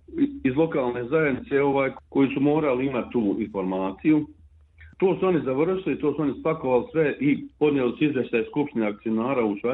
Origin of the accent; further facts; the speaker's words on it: Lopare, Republika Srpska, Bosnia & Herzegovina; o mom zavičaju, o mojoj planini Majevce, o mojoj opštini Lopare